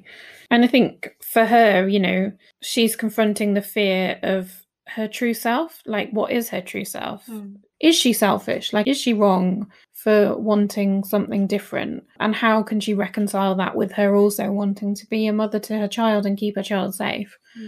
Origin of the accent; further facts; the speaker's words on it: Wales, United Kingdom; So I very much consider myself to be Welsh. I grew up in Wales. That's very important to my culture. And I actually do have Welsh lineage and family.